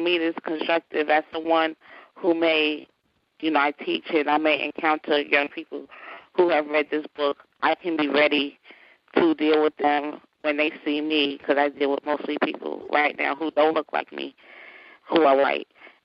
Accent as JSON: {"language": "English", "region": "New York", "country": "United States", "said": "I told her I was from New York, and she asked me if I knew John Gotti."}